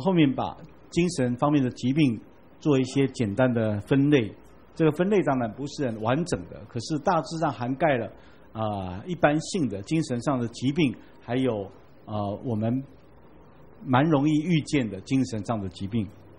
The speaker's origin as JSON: {"language": "Chinese", "country": "Taiwan", "said": "我们台湾人以前一贯称这样的人叫做孝诶"}